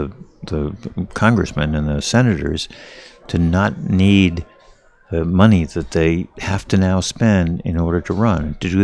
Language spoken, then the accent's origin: English; Arizona, United States; in Washington or in my home state of Arizona